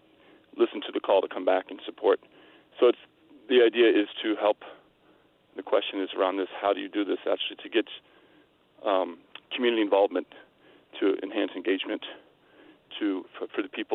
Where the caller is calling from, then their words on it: Maine, United States; also born or lived in Japan; I'm from Maynor, been away for about 9 years in Japan